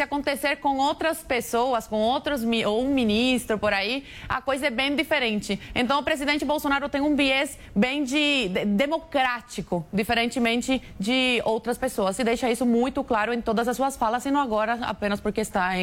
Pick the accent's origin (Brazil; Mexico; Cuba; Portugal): Cuba; Portuguese is a second language; sou cubana, então entendo muito bem de liberdade